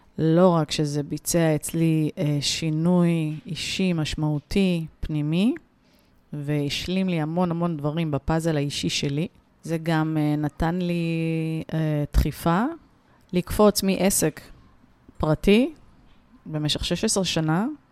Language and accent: Hebrew; Netanya, Central District, Israel; דרך אגב, גדלתי בנתניה, שתדעי לך. וכיום אני גר במושב מימי.